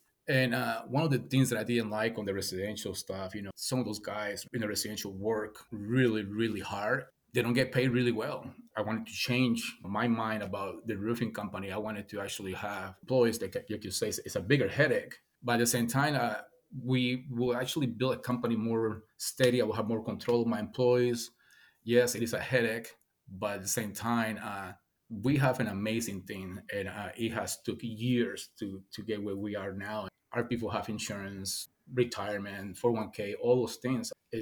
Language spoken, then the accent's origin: English; Costa Rica; I grew up in Costa Rica.